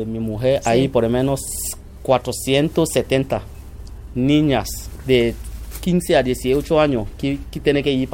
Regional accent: Cameroon; moved away; yo estaba bien en Camerún antes de venir aquí, porque yo estaba trabajando con los españoles en mi país.

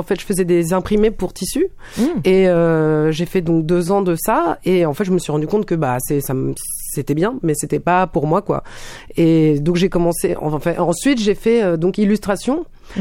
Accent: France; Après, je suis française, j'ai lu

